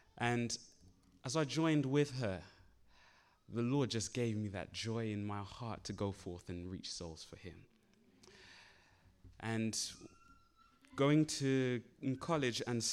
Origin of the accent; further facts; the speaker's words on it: London, United Kingdom; now in Virginia, United States; I am actually a student studying in Heartland College in Virginia, but I'm originally from England, London, England, as you probably could tell from my accent.